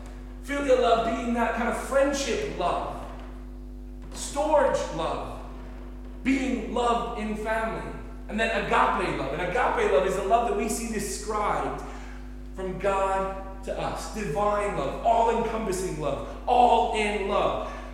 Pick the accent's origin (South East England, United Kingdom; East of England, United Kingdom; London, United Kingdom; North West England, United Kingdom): East of England, United Kingdom; Cambridge; born there; I am British. I'm going to start by saying I am Cambridge born, so I hold the British passport. I didn't grow up here, as you can probably imagine.